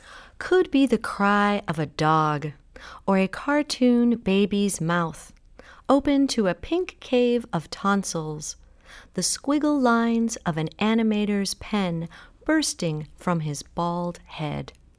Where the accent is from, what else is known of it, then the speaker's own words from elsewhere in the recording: Miami, Florida, United States; born there; I was born in Miami, yes.